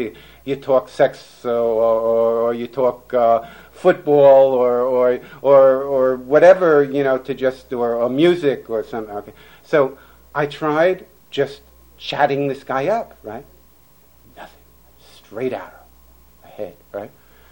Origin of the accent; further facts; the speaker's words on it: New York City, New York, United States; moved away; remember, I'm from New York City, I've been here for 20 years, I try to modify it, but it slips back every once in a while.